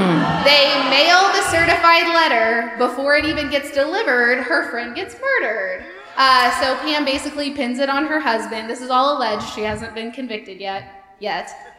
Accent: Sedalia, Missouri, United States; I'm from a little town called Sedalia.

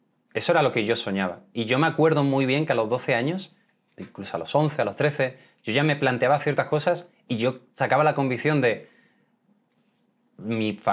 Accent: Seville, Andalusia, Spain; De Sevilla, España.

